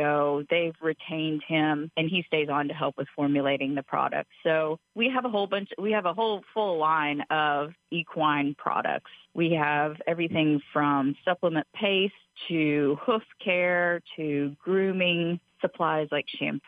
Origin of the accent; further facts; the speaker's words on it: Nashville, Tennessee, United States; I started riding when I was 4, and I grew up in Nashville showing hunters and jumpers